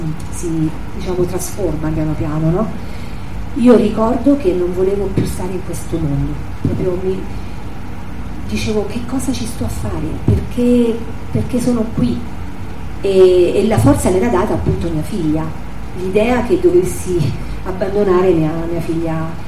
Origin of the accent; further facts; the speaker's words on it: L'Aquila, Abruzzo, Italy; sono aquilana, sono sempre andata in montagna